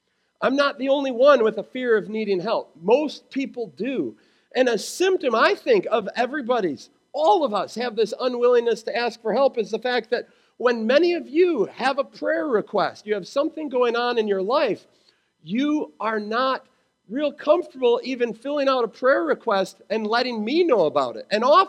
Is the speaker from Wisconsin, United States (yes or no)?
yes; Wisconsin, United States; And where I grew up in Wisconsin, we actually had a huge population of Hmong people.